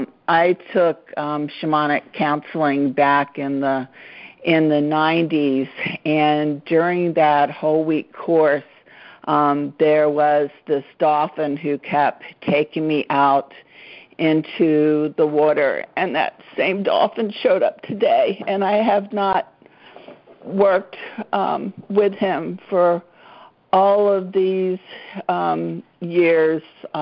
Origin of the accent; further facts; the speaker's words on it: Huntington, Pennsylvania, United States; I'm from Huntington, Pennsylvania